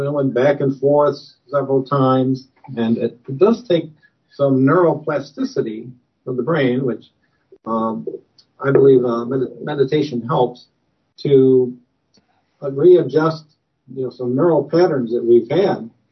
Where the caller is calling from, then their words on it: Washington, District of Columbia, United States; I'm calling from Washington, D.C.